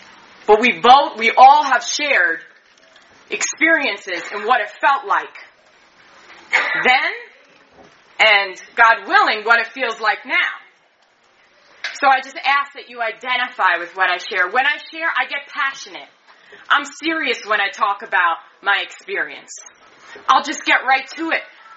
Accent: New York, United States; I remember I got clean in New York. I'm from New York.

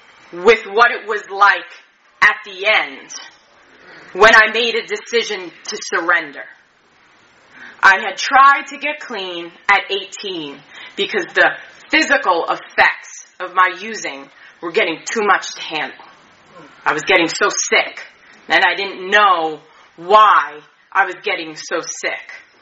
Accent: New York, United States; I remember I got clean in New York. I'm from New York.

